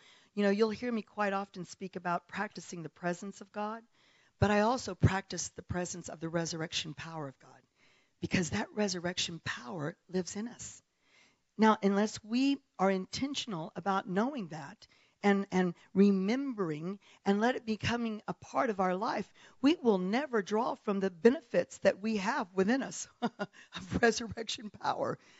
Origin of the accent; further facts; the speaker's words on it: Dallas, Texas, United States; also born or lived in South Africa; because I am a Texan. You know, I lived in Dallas for most of my life outside of South Africa.